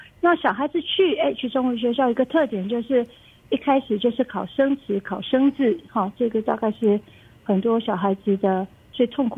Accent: Taichung, Taiwan; moved away as an adult; now in San Diego, United States; 我在台中长大的，一直到念完大学之后，我就来了美国

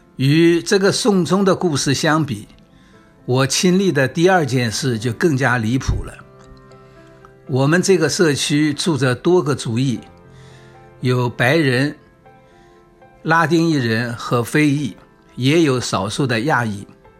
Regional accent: Songjiang, Shanghai, China; now in New York, United States; 我的故乡在松江，出生在上海，而在纽约住的时间最久。我的居住地和灵魂归属决定了我是纽约人，纽约就是我的家乡。

